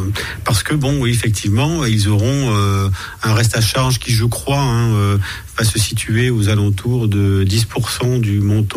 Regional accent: Avignon, Provence-Alpes-Côte d'Azur, France; c'est de me retirer dans le Luberon, qui est ma terre natale. Je suis né à Avignon et j'ai pas mal de crapahuté dans le Luberon.

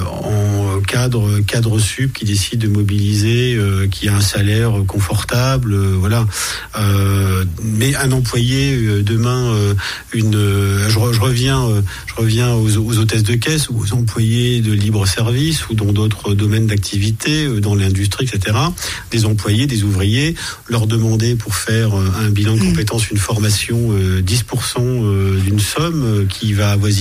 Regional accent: Avignon, Provence-Alpes-Côte d'Azur, France; c'est de me retirer dans le Luberon, qui est ma terre natale. Je suis né à Avignon et j'ai pas mal de crapahuté dans le Luberon.

